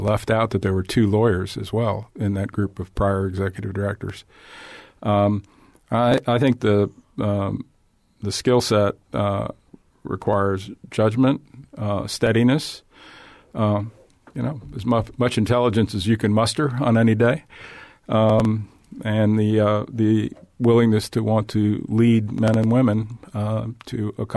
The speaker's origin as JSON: {"language": "English", "town": "Hialeah", "region": "Florida", "country": "United States", "said": "And I'm from South Florida."}